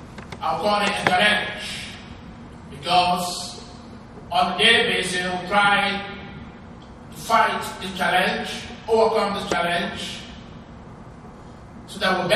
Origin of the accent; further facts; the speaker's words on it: Liberia; I am from Liberia, working in Liberia